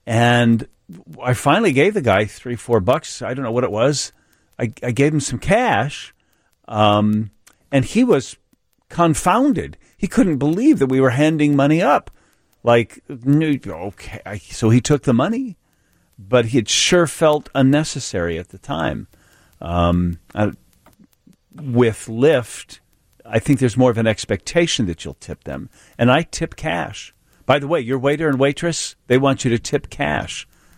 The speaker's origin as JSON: {"language": "English", "country": "United States", "said": "And as an American, trying to figure out tips, it always is."}